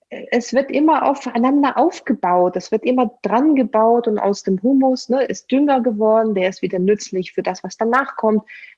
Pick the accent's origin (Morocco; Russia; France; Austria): Russia; German is a second language; Ich bin ja als Russin wirklich in der deutschen Sprache so glücklich manchmal